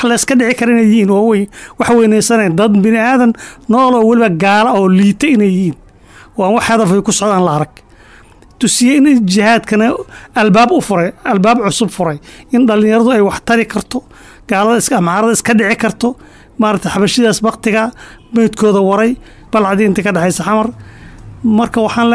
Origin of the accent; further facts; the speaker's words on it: Lower Shabelle, Somalia; born there; waxaan ku dhashay gobolka Shabeelo hoose